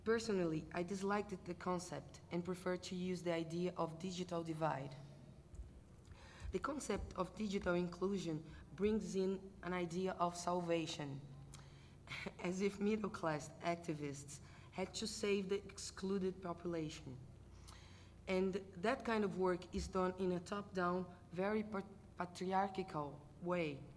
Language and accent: English; Brazil; English is a second language; I'm here with a perspective more of an end user, a Brazilian end user. So my mother tongue is not English, so I'll kind of read it.